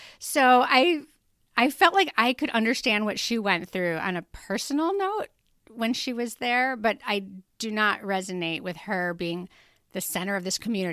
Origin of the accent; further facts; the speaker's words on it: Illinois, United States; I'm not from Peoria. I'm from a small town outside of Chicago.